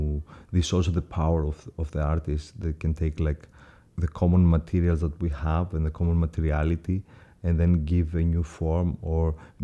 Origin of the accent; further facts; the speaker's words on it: Athens, Attica, Greece; Like I grew up in Athens.